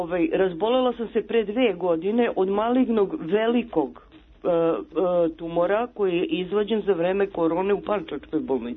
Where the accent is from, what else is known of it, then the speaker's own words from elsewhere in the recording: Belgrade, Serbia; Ja sam, znači, Beograđanka, Srpkinja sa 55 godina